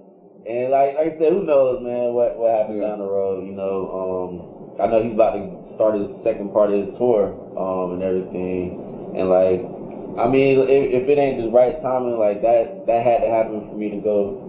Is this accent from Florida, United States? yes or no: yes; Tallahassee, Florida, United States; from Tallahassee, I was like, man, I flew up today just to try to meet